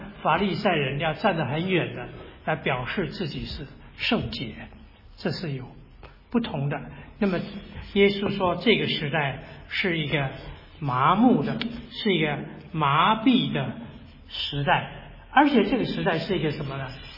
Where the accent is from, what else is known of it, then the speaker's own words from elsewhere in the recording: Taiwan; 因为我从台湾过来嘛，我很注意台湾的新闻了。